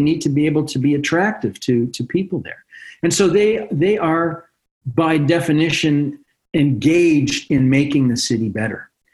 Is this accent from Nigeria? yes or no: no; Canada; I'm Canadian, so the glass is always half full in my world